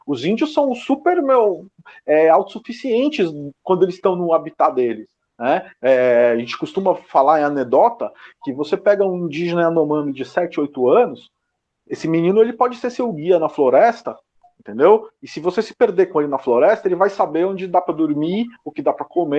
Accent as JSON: {"language": "Portuguese", "region": "São Paulo", "country": "Brazil", "tie": "born or raised there", "said": "Vim para a Zona Oeste faz pouco tempo, né? Mas passei a minha vida inteira no centro de São Paulo, ali na Bela Vista."}